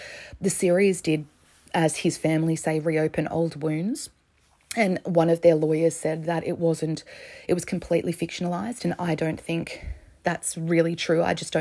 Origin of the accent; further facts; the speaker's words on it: Melbourne, Victoria, Australia; being an Australian and from Melbourne.